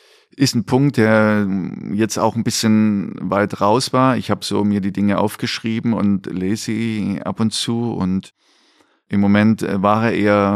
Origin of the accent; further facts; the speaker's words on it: East Germany, Germany; ich dann so als Ossi